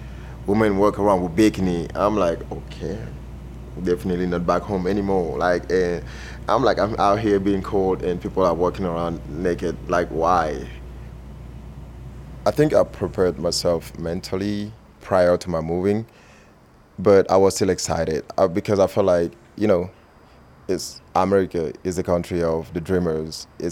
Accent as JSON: {"language": "English", "country": "Cameroon", "said": "I'm from Cameroon in Central Africa, the best country in Africa. I'm a student at UT studying computer science"}